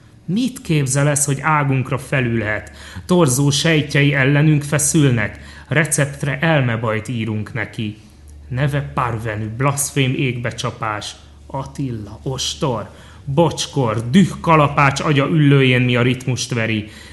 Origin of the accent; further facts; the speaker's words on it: Budapest, Hungary; Ugye budapesti vagyok, de miskolci kötődéseim irodalomban eltagadhatatlanok.